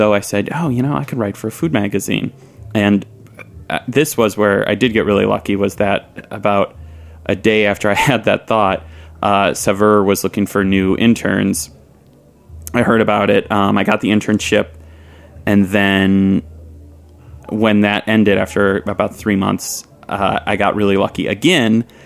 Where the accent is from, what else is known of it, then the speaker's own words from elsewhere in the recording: Midwest, United States; I'm an only child and we're from the Midwest.